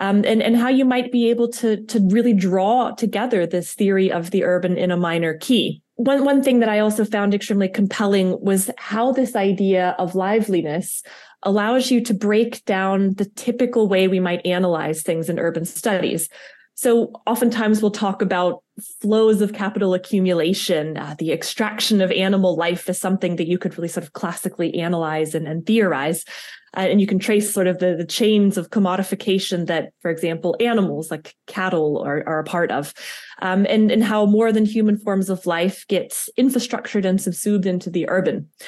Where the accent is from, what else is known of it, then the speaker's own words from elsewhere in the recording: United States; accent: American; now in Vaduz, Liechtenstein; I have a bit of a problem with my American accent, so I hope you can all forgive me for that.